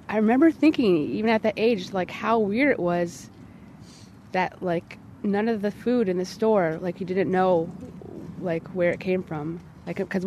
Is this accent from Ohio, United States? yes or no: yes; Ohio, United States; Yeah, I'm from Ohio, from the country.